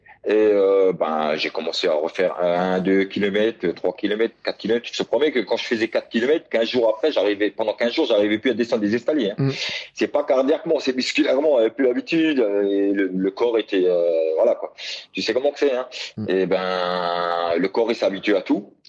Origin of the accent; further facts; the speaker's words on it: Sarreguemines, Grand Est, France; je refais cette licence handisport au club chez moi à la Sarre, à Sarreguemines.